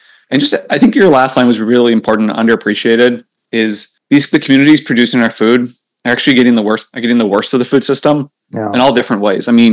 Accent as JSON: {"language": "English", "town": "Cedar Rapids", "region": "Iowa", "country": "United States", "said": "I'm from Cedar Rapids. I'm a seventh-generation Iowan. It's like this weird thing Iowans do where they talk about how many generations they go back."}